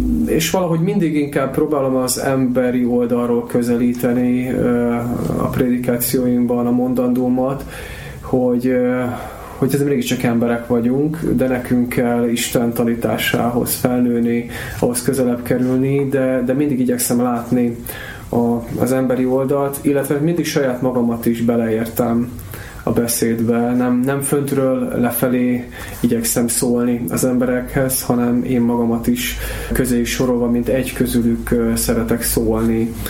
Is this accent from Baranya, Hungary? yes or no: no; Vác, Pest, Hungary; Vácon születtem, ott nőttem föl.